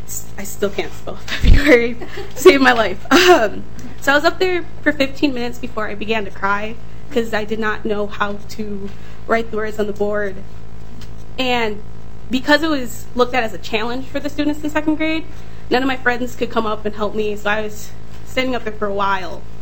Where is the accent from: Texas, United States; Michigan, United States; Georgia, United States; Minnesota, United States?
Minnesota, United States; Saint Paul; I'm dyslexic. I was born and raised here in St. Paul, Minnesota.